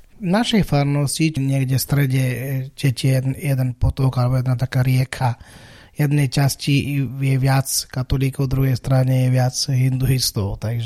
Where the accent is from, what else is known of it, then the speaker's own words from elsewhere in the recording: Kerala, India; Slovak is a second language; Pochádzam z Indie, juhozápadnej časti. V Indii je 29 štátov. Ten štát, ktorého pochádzam, sa volá Kerala. To je úplne na juhu, ako taký malý štát pri Arabskom zálive.